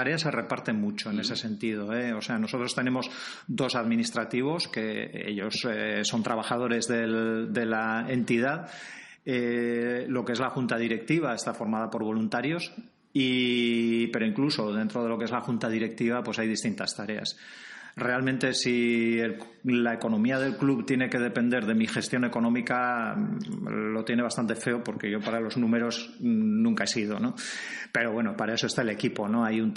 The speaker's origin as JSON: {"language": "Spanish", "town": "Hernani", "region": "Basque Country", "country": "Spain", "lives_now": "San Sebastián, Spain", "said": "Yo soy de Hernani, he sido, antes de ser socio del Club Vasco de Camping, lo he sido del Mendizmendi de Hernani. Me vine a vivir a Donosti hace ya unos cuantos años, hace 20 y tantos años"}